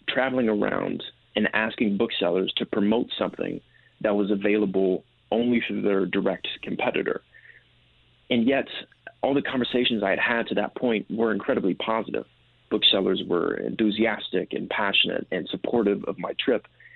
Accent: Indiana, United States; But by the time I got to Lawrence, Kansas, a few hundred miles from my hometown in Indiana

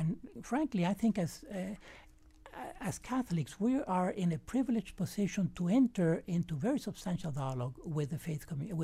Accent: Havana, Cuba; born or raised there

